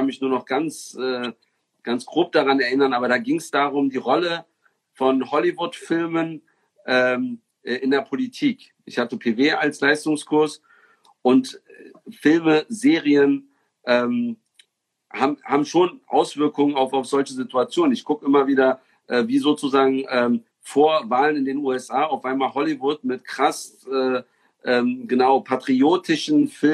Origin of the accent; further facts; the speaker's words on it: Berlin, Germany; ich bin ja in Kreuzberg geboren, in Neukölln aufgewachsen. Ich sag mal, ich habe einen Kreuzberger Migrationshintergrund.